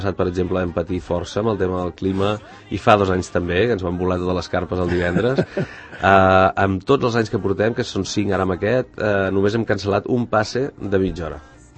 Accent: Cerdanyola del Vallès, Catalonia, Spain; Nascut a Barcelona perquè a Cerdanyola no hi havia hospital, però sí, sí.

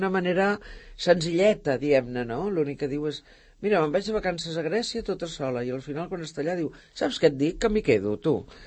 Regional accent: Sant Cugat, Catalonia, Spain; jo això ho faig aquí, a Sant Cugat, però perquè és el meu poble.

